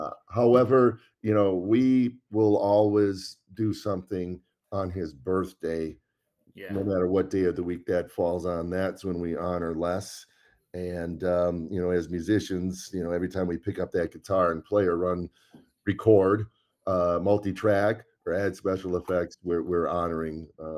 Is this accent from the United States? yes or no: yes; Waukesha, Wisconsin, United States; I grew up in Waukesha